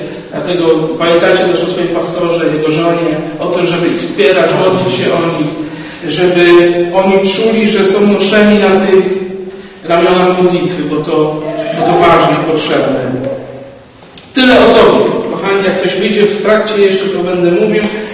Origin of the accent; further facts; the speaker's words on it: Bydgoszcz, Kuyavian-Pomeranian Voivodeship, Poland; also born or lived in Lubin; Urodziłem się w Lubinie, ale tylko się tam urodziłem i zaraz stamtąd wyjechaliśmy do Bydgoszczy